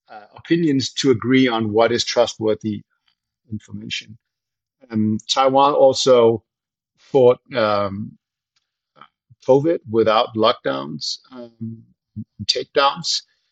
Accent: Copenhagen, Capital Region of Denmark, Denmark; English is a second language; now in United States; I'm a Danish citizen, even though I live in the United States, and I was born and raised in Copenhagen.

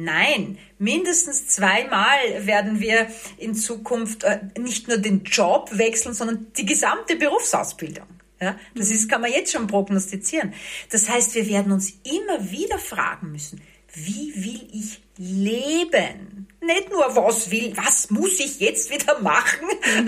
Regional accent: Vienna, Austria; Ja, ich bin eine geborene Wienerin.

